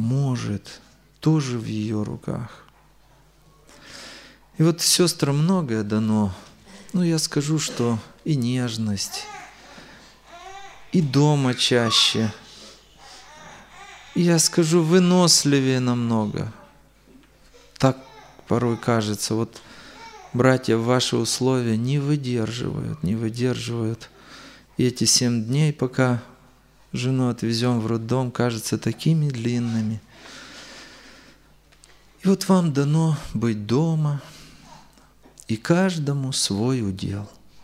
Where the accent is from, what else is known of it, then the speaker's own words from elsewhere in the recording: Chișinău, Moldova; Я с Молдавии, с Кишинева.